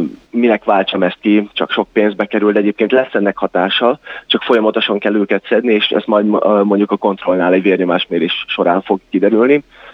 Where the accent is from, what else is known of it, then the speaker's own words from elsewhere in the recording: Miskolc, Borsod-Abaúj-Zemplén, Hungary; Bemutatkozásomkor mondtam, hogy egyébként én is miskolci vagyok, úgyhogy külön öröm volt, hogy otthon adhattam elő, úgymond hazai pályán.